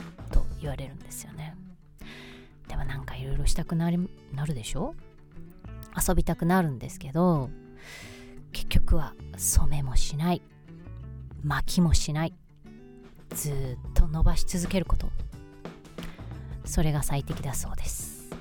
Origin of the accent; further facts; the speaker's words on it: Osaka, Japan; moved away as an adult; now in Tokyo, Japan; 大阪人なんでね、本当はパーマを当てましたと言いたいとこなんですけど、東京ではパーマをかけるって言うんですよね。そう、まあ大阪人と言いましたが、14年目かな、今年で上京して14年目ぐらいになるんですけど